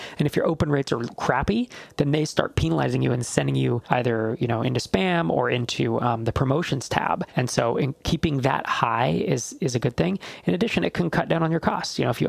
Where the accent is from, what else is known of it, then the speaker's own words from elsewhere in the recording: Saudi Arabia; English is a second language; I'm from Saudi Arabia.